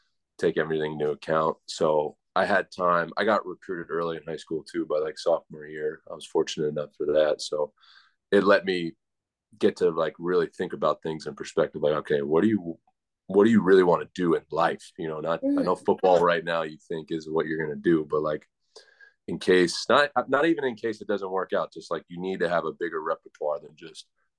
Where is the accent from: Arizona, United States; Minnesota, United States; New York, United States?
Arizona, United States; So I'm from Arizona. I was really close to going to ASU because that's home, you know.